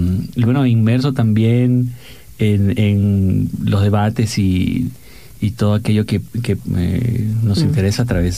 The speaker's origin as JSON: {"language": "Spanish", "country": "Peru", "moved": "yes", "lives_now": "La Paz, Bolivia", "said": "He nacido en Perú, pero me siento boliviano. Llevo aquí desde el año 95, que con mis padres llegamos a La Paz"}